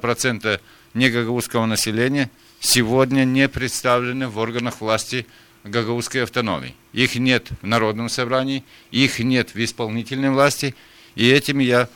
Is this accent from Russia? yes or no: no; Kirsovo, Gagauzia, Moldova; Но то, что происходит сегодня в селе Кирсово, в моем родном селе, не поддается никакому анализу.